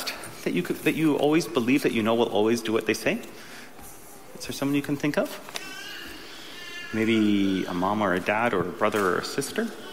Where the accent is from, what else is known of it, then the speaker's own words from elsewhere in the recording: Edmonton, Alberta, Canada; now in Langley, Canada; Now, I haven't always lived in Langley. I grew up in Edmonton and lived in a couple different places. So my wife and son and I moved to Langley about 14 years ago.